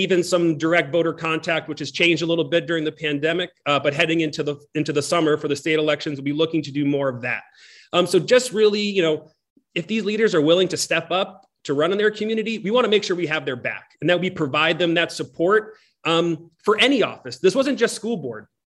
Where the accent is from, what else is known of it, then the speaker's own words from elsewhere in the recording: New Hampshire, United States; growing up in New Hampshire, you know, a lot of kids my age didn't stick around after high school and didn't come back after college.